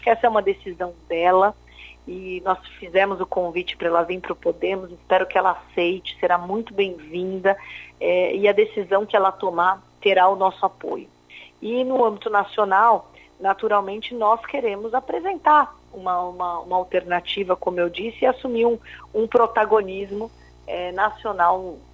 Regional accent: Brazil; E aí nós, enquanto brasileiros, precisamos pensar no que dá estabilidade para a nossa democracia e para o nosso país.

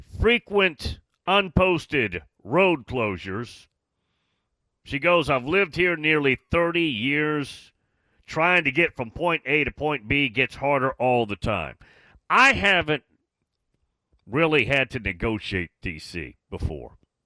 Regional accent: Nashville, Tennessee, United States; And they're in awe because I'm from the Nashville area.

